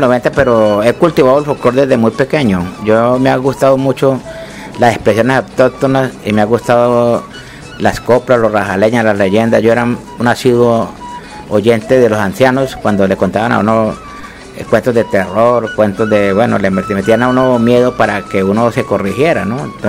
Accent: Prado, Tolima, Colombia; Señorita, yo soy de Prado, Tolima, soy puro calentano.

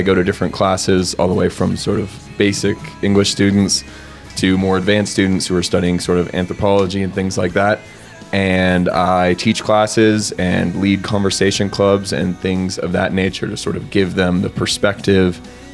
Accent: California, United States; now in Bogota, Colombia; I'm from California, from the west coast of the United States.

